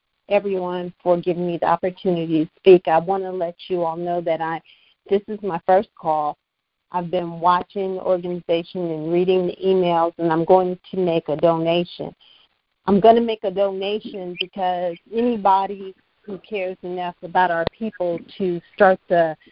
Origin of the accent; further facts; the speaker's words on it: Columbus, Ohio, United States; first of all, we come from Columbus, Ohio.